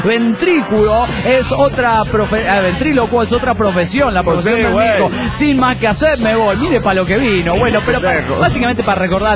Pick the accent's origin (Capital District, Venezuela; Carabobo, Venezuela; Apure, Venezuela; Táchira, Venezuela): Carabobo, Venezuela; Valencia; de Valencia, Venezuela.